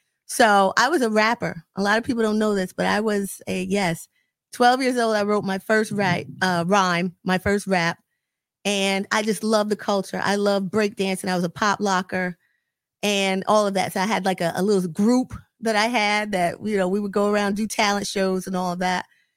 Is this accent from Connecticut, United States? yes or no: yes; New Haven, Connecticut, United States; now in Hamden, United States; So I grew up on Mechanic Street in New Haven.